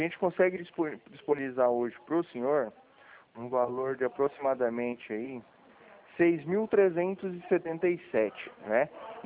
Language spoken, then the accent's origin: Portuguese; Dracena, São Paulo, Brazil; Já sou daqui de Dracena.